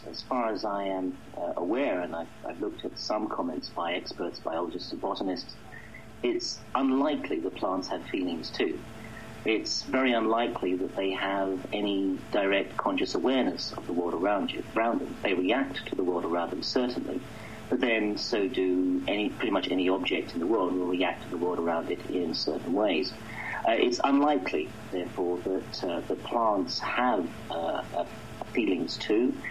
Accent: London, United Kingdom; like most people growing up in Britain, I'm from London, England originally. I grew up in a thoroughly meat-eating environment.

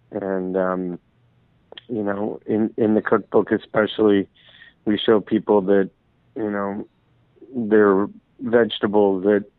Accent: Israel; me growing up in Israel

